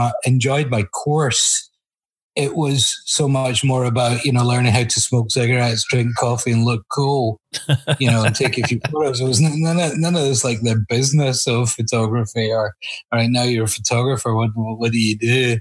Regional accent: Glasgow, Scotland, United Kingdom; I grew up in Glasgow

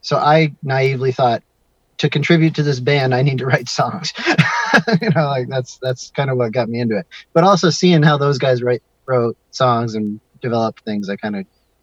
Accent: Maine, United States; moved away as an adult; also born or lived in Canada; now in San Francisco, United States; I've been out here for a long time, but I'm from the East Coast. I grew up in Maine, and right on the ocean up there by Canada and Maine. And I was born in Canada, but I just lived there for a little bit.

